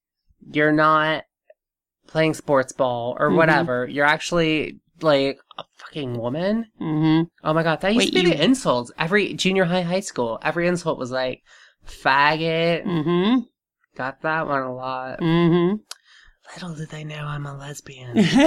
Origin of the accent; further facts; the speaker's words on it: Southern United States, United States; Because I grew up in the South. I was forced to play sports.